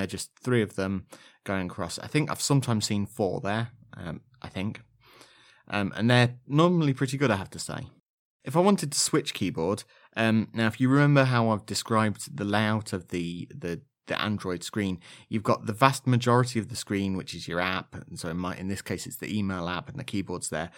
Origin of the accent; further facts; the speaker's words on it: East Midlands, United Kingdom; accent: Leicestershire; even with my slightly Leicestershire accent, but Leicestershire is a place in the UK for those outside of the UK